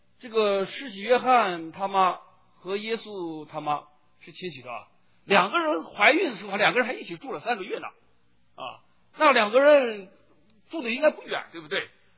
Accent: China; 我们中国人所知道的老子、孔子、孟子、荀子、韩非子啊，释迦摩尼

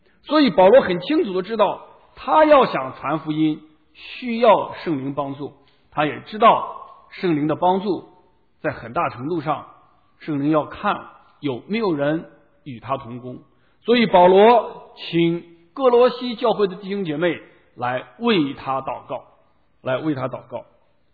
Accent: China; 这一点对我们中国人来讲其实是一个功课啊，西方人可能在这方面和我们有一些不大一样啊

